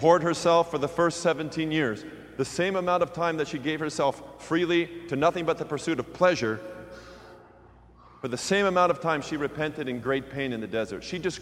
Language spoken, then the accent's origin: English; Pasadena, California, United States; You know, where I grew up in Pasadena, there's a very famous suicide spot there.